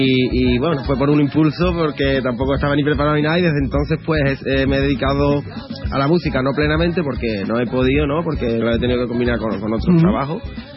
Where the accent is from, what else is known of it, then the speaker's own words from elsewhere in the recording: Huelva, Andalusia, Spain; now in Seville, Spain; Sí, soy de Huelva. Estoy, bueno, ahora mismo estoy viviendo en Sevilla, pero soy de Huelva, ¿no? De toda la vida.